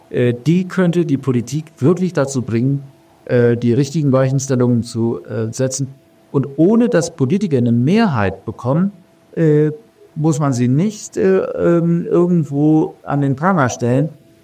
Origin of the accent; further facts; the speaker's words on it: Freiburg, Baden-Württemberg, Germany; Diese soziale Marktwirtschaft ist eine neoliberale Erfindung aus Freiburg und darauf sind wir Freiburger verdammt stolz.